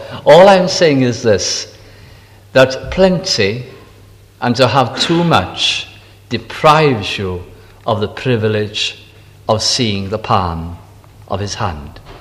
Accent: Bolton, North West England, United Kingdom; also born or lived in Aberystwyth; every time he met me, he could only remember one thing, that I came from Bolton. And Bolton has a population of about 180,000 people.

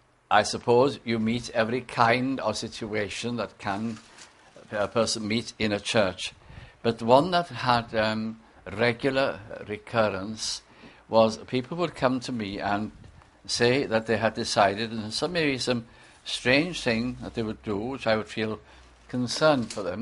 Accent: Bolton, North West England, United Kingdom; I was brought up in the Welsh Tabernacle, the Tabernacle Cymraeg, in Bolton in Lancashire.

